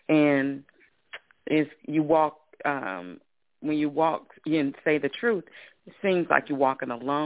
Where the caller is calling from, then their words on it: South Carolina, United States; I'm calling from South Carolina.